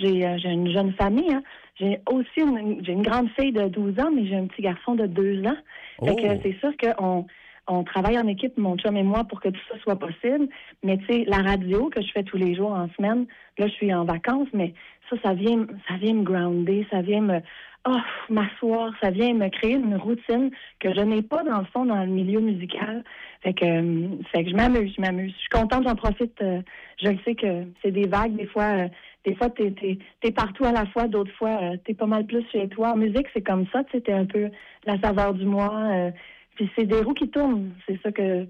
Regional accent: Quebec, Canada; Puis moi, je suis québécoise et canadienne à la fois, c'est ça.

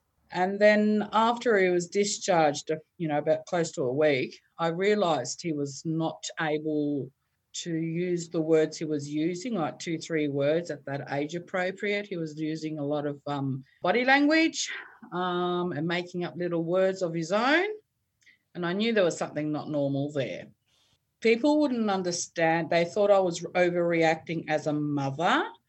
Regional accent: Australia; born there; I'm Australian born, but descent Turkish. Yeah. And obviously I have been brought up in a Turkish tradition and cultural families. My parents were educated.

